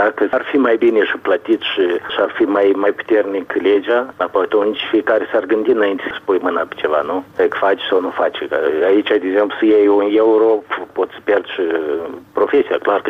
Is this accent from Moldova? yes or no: yes; Moldova